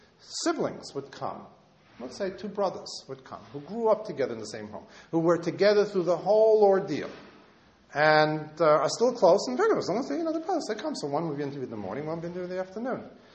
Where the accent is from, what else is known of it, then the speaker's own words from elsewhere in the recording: New York, United States; being a New Yorker, once the subway ends, as far as I can, the world ends